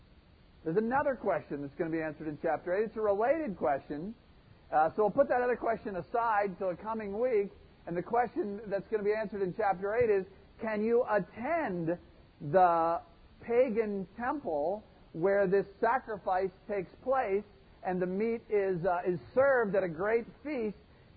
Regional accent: Charleston, South Carolina, United States; You have to understand that we're from Charleston, South Carolina.

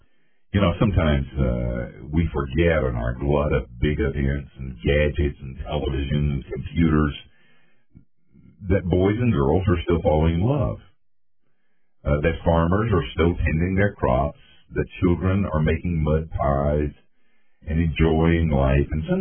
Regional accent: Asheville, North Carolina, United States; I went back to my hometown of Asheville sometimes. And the last time I was back there, I went to my home church, Trinity Methodist.

